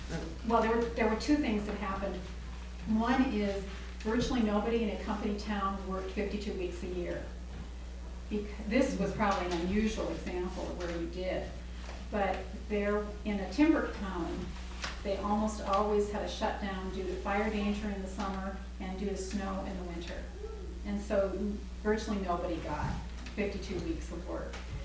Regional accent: Washington, United States; I grew up near Eatonville, which was not built by a company, but early on it was dominated by a lumber company

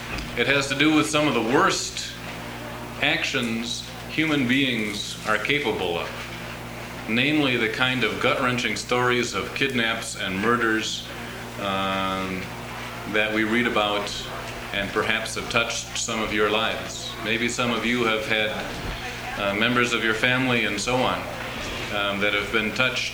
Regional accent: Minnesota, United States; also born or lived in Chicago, Illinois; now in Michigan, United States; When I was growing up in Minnesota, it was a hypothetical issue because Minnesota does not have the death penalty.

